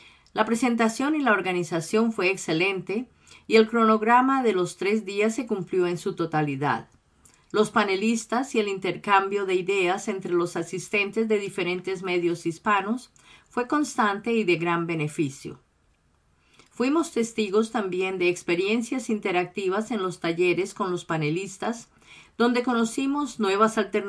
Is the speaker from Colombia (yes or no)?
yes; Colombia; Creo que inició desde los comienzos de mi infancia en Colombia. En mi país de origen